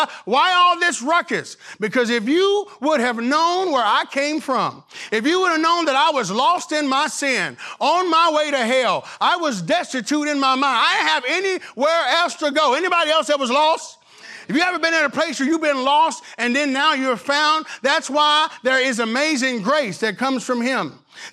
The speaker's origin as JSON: {"language": "English", "region": "Arkansas", "country": "United States", "said": "For you guys that don't know, Vanessa is from New Hampshire, and I'm from Arkansas."}